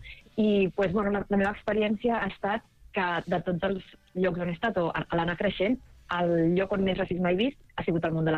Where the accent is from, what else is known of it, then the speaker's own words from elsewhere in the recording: Barcelona, Catalonia, Spain; I jo sóc una persona mestissa, nascuda a Barcelona, i criada a Barcelona i catalana.